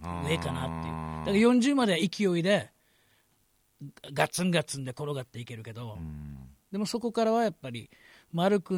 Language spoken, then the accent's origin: Japanese; Koza, Okinawa, Japan; 生まれも育ちも沖縄のコザだね、うん、今沖縄市って呼ばれてるけど、